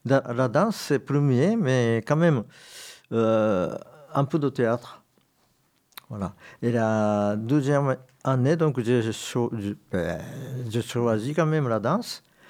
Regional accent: Tokyo, Japan; born there; French is a second language; Mais je comprends un peu. Et je suis né à Tokyo. Je suis né en 1947, il y a longtemps.

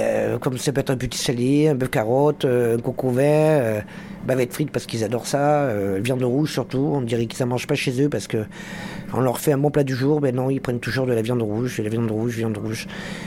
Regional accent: Ribérac, Nouvelle-Aquitaine, France; now in Périgueux, France; je suis originaire de Ribérac et puis j'avais envie de voir autre chose. J'ai fait 10 ans à Ribérac, 10 ans à Tocane et 18 ans à Périgueux.

